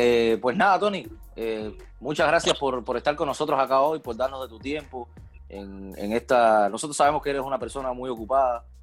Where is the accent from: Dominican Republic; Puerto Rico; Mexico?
Puerto Rico; Yo soy Boricua.